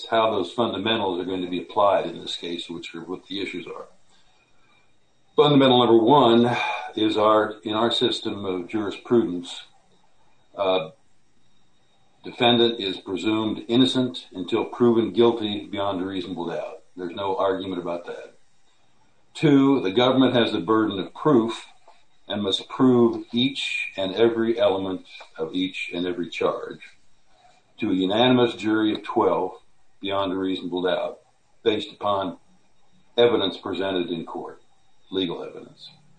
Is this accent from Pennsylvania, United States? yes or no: no; Kansas, United States; I'm from Kansas with the law firm of Stevens and Brand